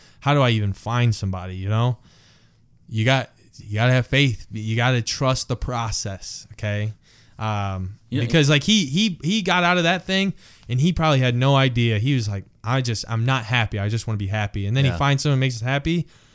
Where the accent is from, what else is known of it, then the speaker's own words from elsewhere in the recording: Michigan, United States; I mean, I love my home state and love the teams. You know, Tigers, Red Wings, Pistons. I don't know if there's any NASCAR drivers from Michigan